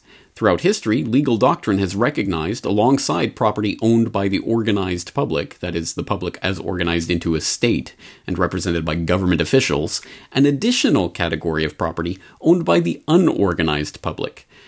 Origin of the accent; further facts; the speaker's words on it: Canada; now in Japan; what that taught me about my own public school experience growing up in Canada